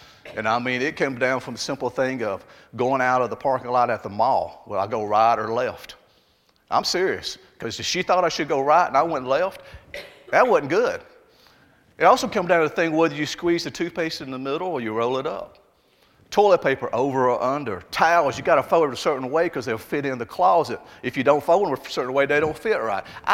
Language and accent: English; Alabama, United States; But I still feel like I'm from Alabama. Does that sound weird? I guess it has that whole accent thing.